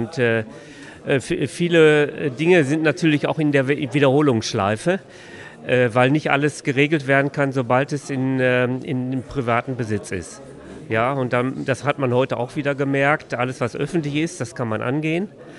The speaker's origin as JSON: {"language": "German", "town": "Gelsenkirchen", "region": "North Rhine-Westphalia", "country": "Germany", "said": "Ich komme aus dem Horster Süden, direkt am neuen IGA-Gelände."}